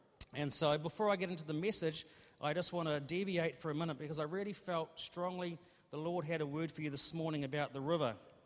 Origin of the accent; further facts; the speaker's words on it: Hawke's Bay, New Zealand; now in Auckland, New Zealand; I was born and bred in Hawke's Bay and lived half my life there, so whilst I'm a proud Aucklander now, I do have a heartbeat that beats for the provinces